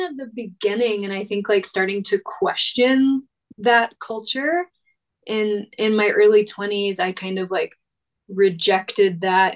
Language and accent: English; the South, United States; And I grew up in the South. I grew up within a generally Christian household